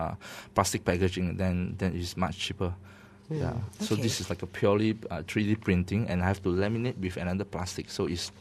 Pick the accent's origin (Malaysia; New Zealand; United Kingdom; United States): Malaysia; I'm Malaysian, so if I love it